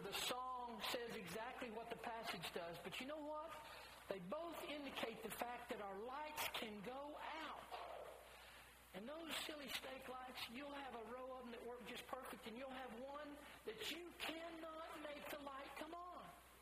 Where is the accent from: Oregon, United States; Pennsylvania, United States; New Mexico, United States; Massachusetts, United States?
New Mexico, United States; I grew up in New Mexico, and I got to go to Carlsbad Caverns more than once.